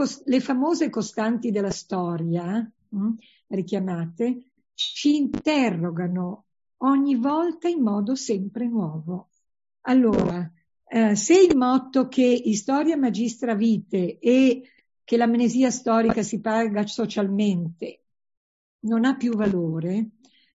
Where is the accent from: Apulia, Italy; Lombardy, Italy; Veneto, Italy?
Lombardy, Italy; Lecco; io sono di Lecco